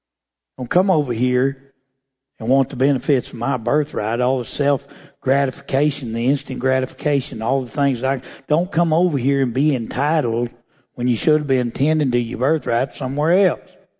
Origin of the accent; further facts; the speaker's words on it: United States; I'm not racist. I'm an American. And I have a birthright.